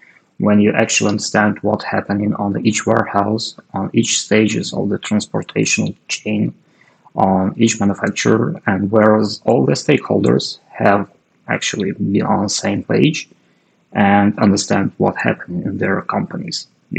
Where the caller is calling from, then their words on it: Chernihiv, Chernihiv Oblast, Ukraine; And yeah, I'm joining you today from Chernihiv, northern part of Ukraine.